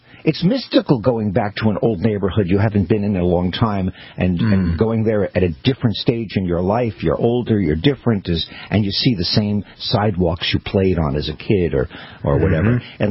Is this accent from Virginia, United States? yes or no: no; Brooklyn, New York, United States; also born or lived in Long Island; I'm from Brooklyn. I'm from Brooklyn, but I wound up moving to Long Island.